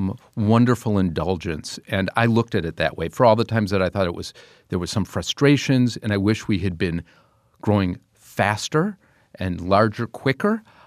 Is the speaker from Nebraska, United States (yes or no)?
no; Milwaukee, Wisconsin, United States; I grew up in Milwaukee and in the neighborhood of Whitefish Bay, and I won this scholarship on the AFS program, and they sent me to a little town called Sunyani, Ghana.